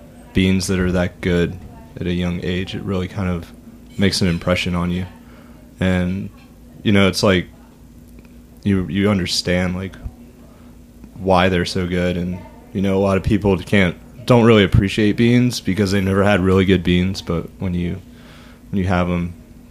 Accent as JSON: {"language": "English", "region": "the South", "country": "United States", "tie": "born or raised there", "said": "My love of beans comes from growing up in the South."}